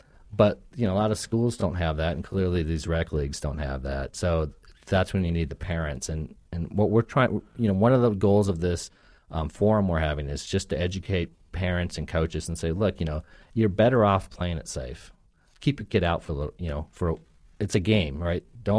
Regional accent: Minnesota, United States; and I grew up in Minnesota, so hockey's king there.

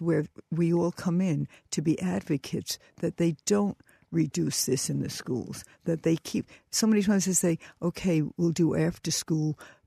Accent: Bronx, New York, United States; I grew up in the Bronx and in a Catholic neighborhood

